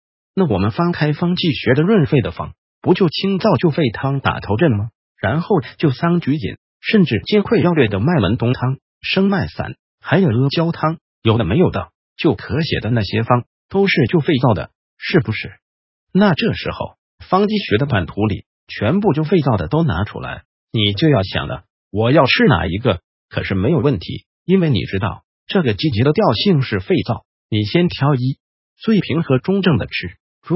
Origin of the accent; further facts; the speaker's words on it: China; 就是我们中国人五这个数字跟六这个数字